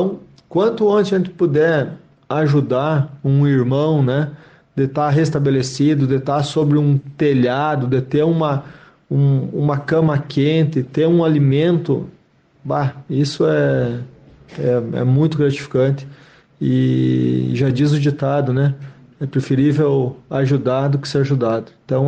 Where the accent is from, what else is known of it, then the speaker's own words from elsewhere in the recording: Rio Grande do Sul, Brazil; Nós, como gaúchos, não podemos fechar os olhos para tudo isso que aconteceu.